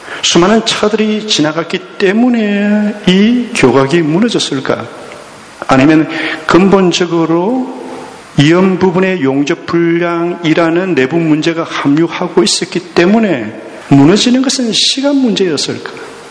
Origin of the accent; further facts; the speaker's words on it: South Korea; 한국에서 왔다고 그러니까 잘 산 나라